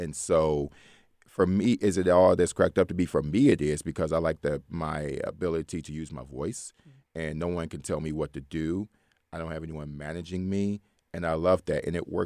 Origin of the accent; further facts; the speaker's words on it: Detroit, Michigan, United States; So, as I said, I grew up in Detroit, Michigan, the largest black city in the United States